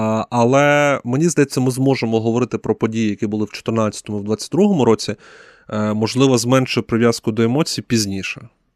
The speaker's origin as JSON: {"language": "Ukrainian", "town": "Stakhanov", "region": "Luhansk Oblast", "country": "Ukraine", "tie": "born or raised there", "said": "в моєму дитинстві якась така була боязнь кудись подаватися, і я вам навіть поза ефіром казав, що я там боявся приїжджати зі Стаханова в Луганськ"}